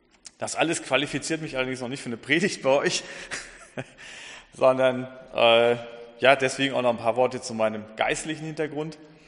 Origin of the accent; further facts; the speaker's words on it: Schleswig-Holstein, Germany; moved away as an adult; also born or lived in Lower Saxony / Bavaria; ihr vermutlich hören könnt an meinem nicht vorhandenen Dialekt, ich komme nicht aus Bayern. Ich bin gebürtiger Niedersachse, in Schleswig-Holstein aufgewachsen und mit 20 nach Bayern gekommen und dann dort geblieben zum Studium.